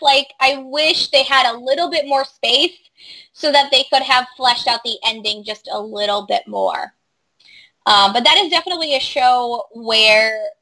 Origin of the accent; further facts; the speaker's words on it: Portland, Maine, United States; I'm from Portland, Maine, so I'm allowed to make fun of the other Portland